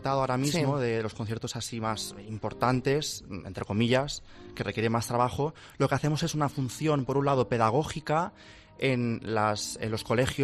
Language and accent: Spanish; Mallorca, Balearic Islands, Spain; Efectivamente, soy el único mallorquín de aquí